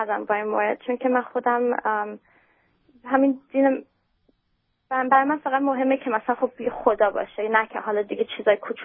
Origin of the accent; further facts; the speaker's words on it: United States; من تو آمریکا بزرگ شدم و تو کالیفرنیا بزرگ نشدم، توی شهر دیگه بودم که زیاد این چیزها رو نمیدیدم و خانوادم نیست مذهبی نبودن